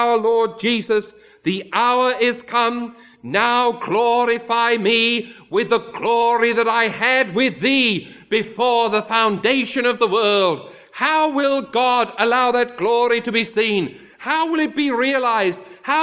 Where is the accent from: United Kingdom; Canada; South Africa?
United Kingdom; Of course, I'm British.